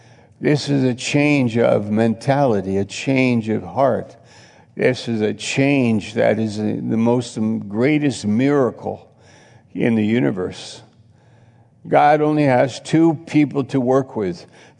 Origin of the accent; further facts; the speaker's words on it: New York, United States; I'm an American. Can I tell you a story? They go, oh, yeah, where are you from? New York.